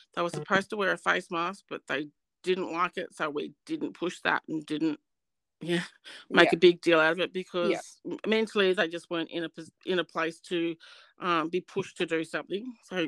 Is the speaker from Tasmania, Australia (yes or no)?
yes; Tasmania, Australia; So I'm actually from Tasmania. I'm in Tasmania.